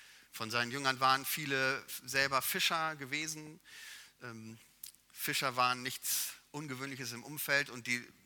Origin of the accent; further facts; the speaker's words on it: North Rhine-Westphalia, Germany; wie ich als Ostwestfale sagen würde